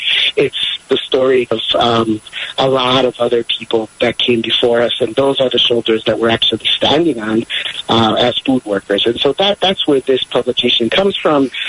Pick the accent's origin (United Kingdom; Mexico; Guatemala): Guatemala; moved away; But I'm Latino. I'm an immigrant from Guatemala, and I came here in the 80s with my family